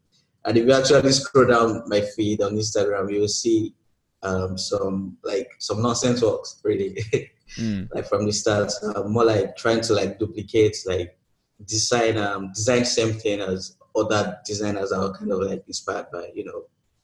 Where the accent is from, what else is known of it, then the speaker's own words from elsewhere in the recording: Ogun, Nigeria; Okay, so once again … I'm from Nigeria. I'm from Ogun State. That's the west side of Nigeria.